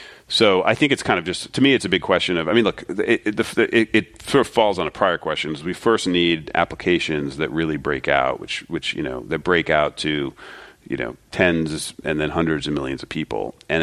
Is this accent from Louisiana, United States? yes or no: no; Springfield, Ohio, United States; I'm from Ohio, Springfield, Ohio, yeah.